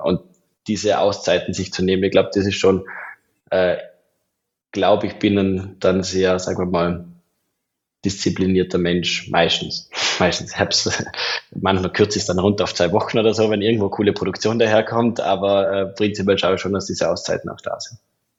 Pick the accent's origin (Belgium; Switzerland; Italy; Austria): Belgium; So, ja, ich aus Belgien und mit ihm zum Plaudern kommen.